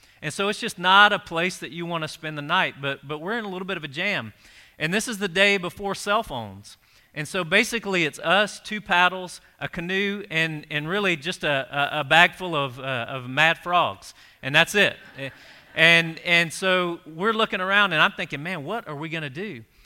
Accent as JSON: {"language": "English", "region": "Louisiana", "country": "United States", "tie": "born or raised there", "said": "I grew up down in South Louisiana."}